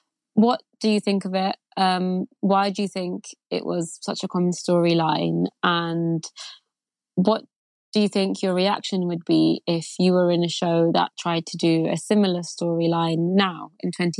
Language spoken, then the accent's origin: English; London, United Kingdom; from London.